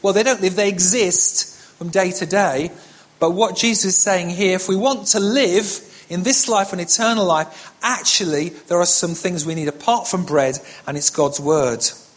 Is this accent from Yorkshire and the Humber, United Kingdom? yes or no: yes; Yorkshire and the Humber, United Kingdom; I come from Yorkshire, so he's one of my favourites.